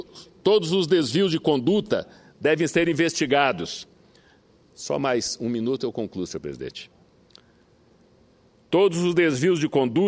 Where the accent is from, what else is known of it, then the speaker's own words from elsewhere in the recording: Brazil; como brasileiros, temos a obrigação de defender essa empresa tão importante no nosso cenário econômico, político e estratégico